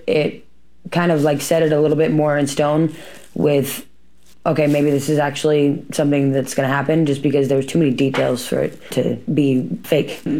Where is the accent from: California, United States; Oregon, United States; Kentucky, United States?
Oregon, United States; born there; I was born in Central Oregon, and about 14 is when I became homeless.